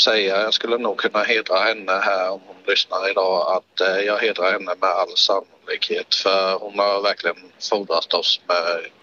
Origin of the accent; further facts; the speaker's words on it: Växjö, Kronoberg County, Sweden; Nej, jag är smålänning. Växjöbo, vet du.